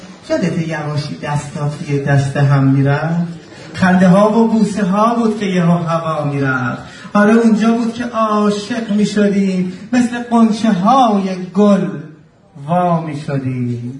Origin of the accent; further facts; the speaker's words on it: Iran; born there; در زادگاهمون ایران با وضعیتی که امروز به وجود اومده